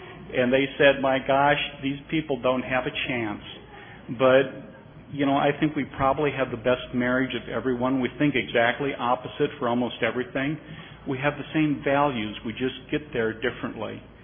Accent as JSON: {"language": "English", "town": "Lincoln", "region": "Nebraska", "country": "United States", "said": "Good morning. … I'm from Lincoln, Nebraska."}